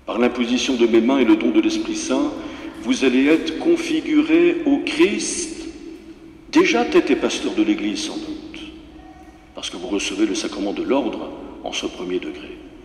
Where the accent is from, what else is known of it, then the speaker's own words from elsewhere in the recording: Benin; born there; moi-même je suis né au Bénin, et cela fait un petit lien de complicité entre nous